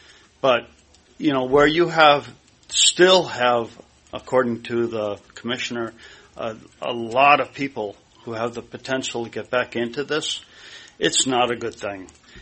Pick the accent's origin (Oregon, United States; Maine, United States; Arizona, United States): Maine, United States; Vinalhaven; I'm from Vinyl Haven.